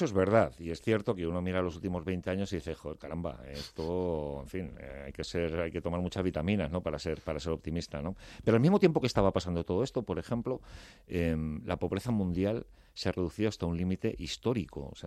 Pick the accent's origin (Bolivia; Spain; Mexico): Spain; Madrid, Community of Madrid; born there; Nací en Carabanchel.